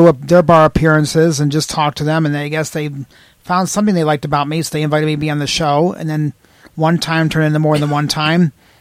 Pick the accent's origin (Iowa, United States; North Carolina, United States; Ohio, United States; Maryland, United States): Ohio, United States; Cleveland; born there; now in Columbus, United States; I was born in Cleveland, Ohio. I moved to Columbus in the end of May of 85.